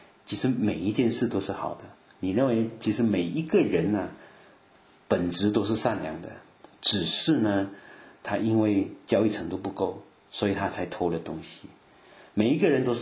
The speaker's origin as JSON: {"language": "Chinese", "country": "Malaysia", "tie": "born or raised there", "said": "就是我们在马来西亚小孩子玩那种黑白棋啊"}